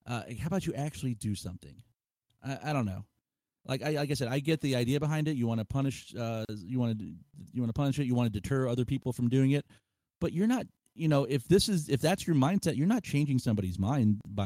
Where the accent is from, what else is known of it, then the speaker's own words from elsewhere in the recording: Florida, United States; now in Sarasota, United States; I grew up in South Florida. I go to a lot of things in St. Pete. Live in Sarasota.